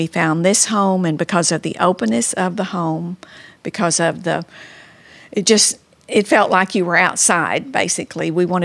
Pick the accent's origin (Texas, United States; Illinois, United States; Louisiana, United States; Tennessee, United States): Texas, United States; Rosenberg; My husband grew up in Nacogdoches. I grew up in Rosenberg. So I grew up on flat land. He grew up in the Piney Woods.